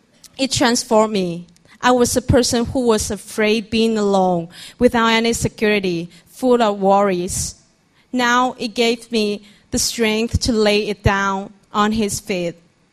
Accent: Guangzhou, Guangdong, China; English is a second language; I came from Guangzhou.

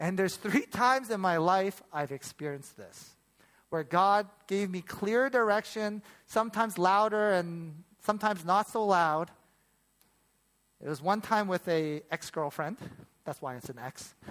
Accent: Toronto, Ontario, Canada; now in Hong Kong; growing up in Toronto, I had experienced this like getting robbed, getting threatened to be beat up.

